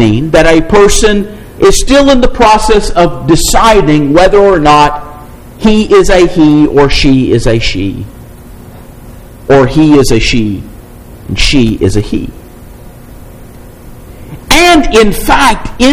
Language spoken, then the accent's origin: English; Kentucky, United States; also born or lived in Alabama; I grew up in Eastern Kentucky, an area very much like Southern West Virginia. And I spent longer than anywhere else and most of my adult life to this point in Alabama